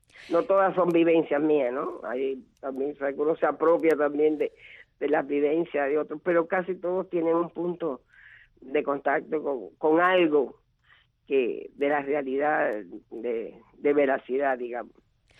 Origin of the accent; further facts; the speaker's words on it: Guantánamo, Cuba; trabajé en mi pueblo, en Guantánamo, muchos programas de radio